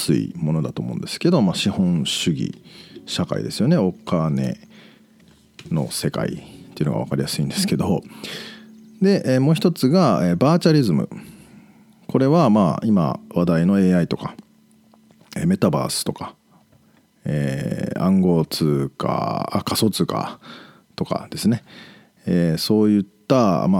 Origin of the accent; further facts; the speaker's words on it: Toyota, Aichi, Japan; born there; まあ僕愛知県豊田市生まれなんですが、ずっと地元に残ってる友達とか